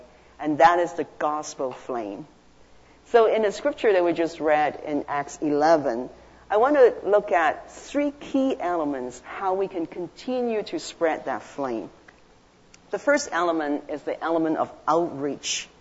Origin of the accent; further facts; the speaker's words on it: Calgary, Alberta, Canada; Well, even though my hometown was in Calgary